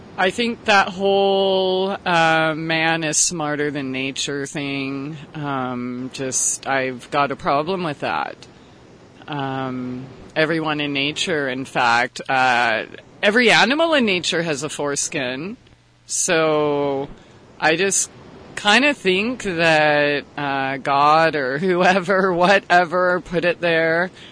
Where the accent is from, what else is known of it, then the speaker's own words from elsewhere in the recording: San Diego, California, United States; born there; I was born in San Diego, Balboa Hospital, but I actually lived on Whidbey Island just a few years ago.